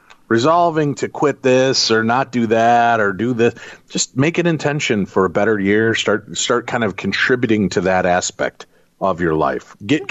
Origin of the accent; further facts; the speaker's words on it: Chicago, Illinois, United States; I grew up in Chicago, so I'm a Vikings fan.